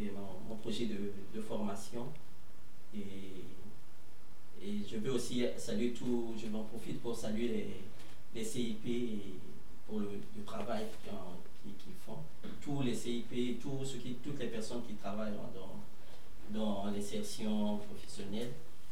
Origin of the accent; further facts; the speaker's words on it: Brazzaville, Republic of the Congo; Je suis du Congo Brazzaville, en Afrique centrale.